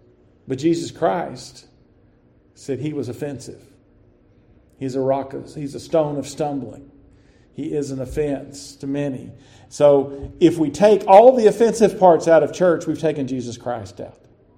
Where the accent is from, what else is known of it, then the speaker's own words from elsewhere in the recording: Lubbock, Texas, United States; As I grew up in the Southern Baptist Convention in First Baptist Church, Lubbock, Texas. I grew up in that church, large Southern Baptist church.